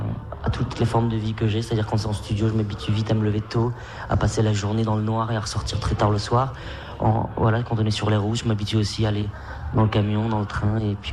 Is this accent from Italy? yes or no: no; Nouvelle-Aquitaine, France; now in Paris, France; parce que je viens du Pays Basque. Et souvent, j'aime bien parler de ce pays.